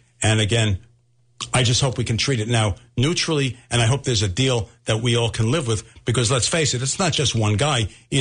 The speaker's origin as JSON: {"language": "English", "country": "United States", "said": "I have to tell you, as an American, as one who's tried to uphold the law"}